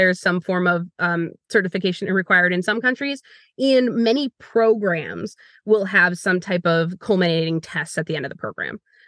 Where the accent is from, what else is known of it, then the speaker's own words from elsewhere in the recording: United States; but I'm from the United States and that's my specialty and that's the laws that I know.